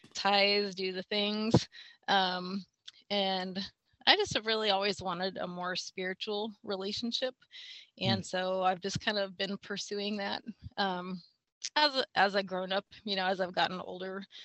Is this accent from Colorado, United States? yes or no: no; Dodge City, Kansas, United States; moved away; I am actually a Southwest Kansas farm girl. My hometown is Dodge City. Lived there until about 15 years ago when I came up here.